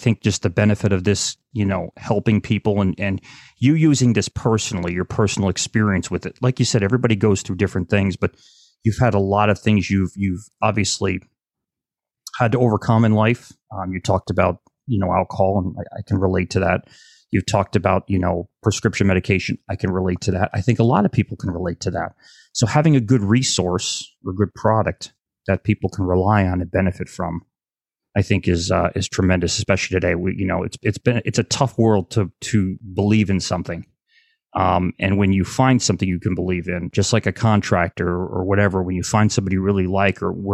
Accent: Northeast, United States; I grew up in the Northeast and AM radio was pretty easy to listen to a whole bunch of different stations.

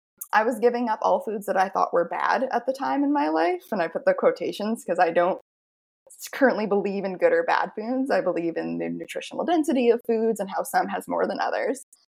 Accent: Massachusetts, United States; So I'm from Massachusetts and the town I'm from is in like Western Massachusetts. So there were really no eating disorder centers in my town.

